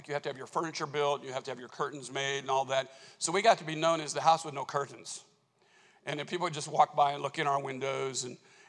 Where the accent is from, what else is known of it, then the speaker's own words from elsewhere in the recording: Kansas City, United States; I'm from Kansas City. Kansas City's 2 million.